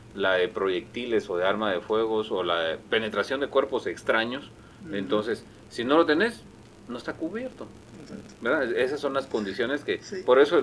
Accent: Guatemala; ¿Qué es lo primero como latinoamericanos o como chapines? ¿Qué es lo primero que hacemos?

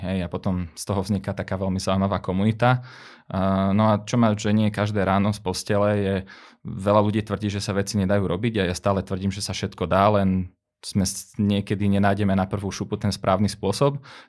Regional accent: Rimavská Sobota, Banská Bystrica Region, Slovakia; moved away as an adult; ja keď som sa dokázal z Rimavskej Soboty, z bežnej obchodnej akadémie, s tým, že som nebol jednotkár, dostať do zahraničia a následne akože študovať po celom svete

